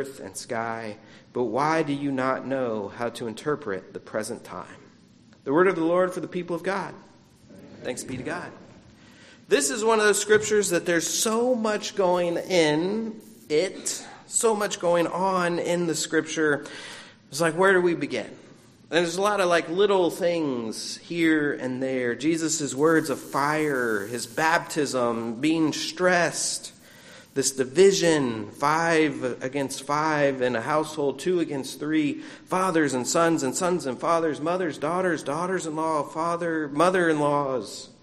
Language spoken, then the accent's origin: English; Florida, United States; I grew up in Florida on the East Coast.